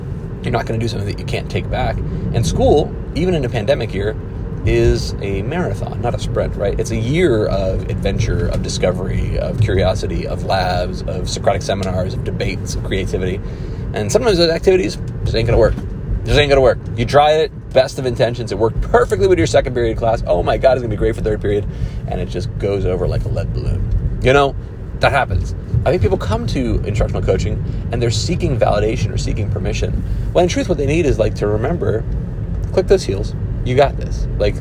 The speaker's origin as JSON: {"language": "English", "region": "New Jersey", "country": "United States", "said": "I got big shoulders and a big mouth, and I'm from New Jersey, so let's go ahead and throw hands, man."}